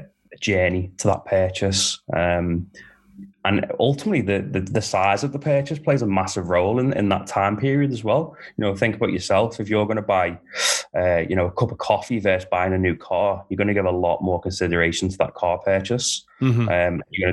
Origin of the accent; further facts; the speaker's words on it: Liverpool, North West England, United Kingdom; So grew up in Liverpool. Went to university in Liverpool.